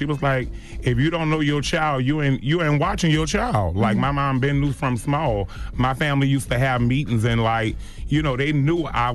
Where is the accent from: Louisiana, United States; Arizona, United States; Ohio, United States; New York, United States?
Louisiana, United States; New Orleans; I mean, I'm born and raised in New Orleans, Josephine Street